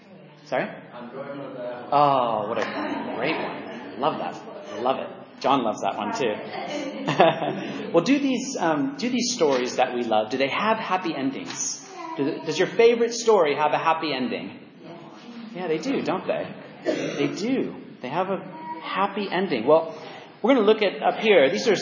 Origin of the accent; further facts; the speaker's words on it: California, United States; accent: American; Now, that may surprise you with my American accent. Some of you may recognize this castle, though. It's the castle that is in the middle of Disneyland in California.